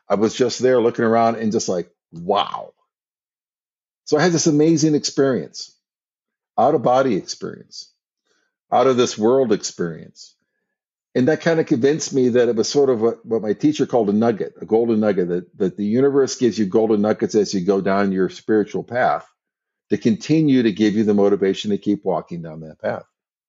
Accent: Ohio, United States; also born or lived in Michigan; Northern Ohio and actually Southern Michigan. So it's sort of Midwestern part of the United States. Very conservative.

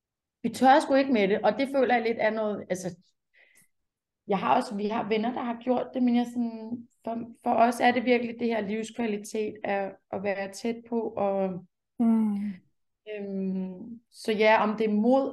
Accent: Charlottenlund, Capital Region of Denmark, Denmark; Jeg er født og opvokset i Charlottenlund

